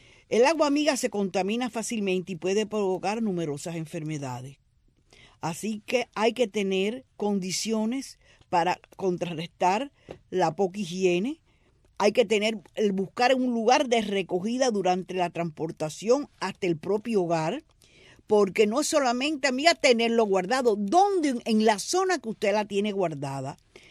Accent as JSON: {"language": "Spanish", "country": "Cuba", "said": "Yo como cubana sé que estamos fregando."}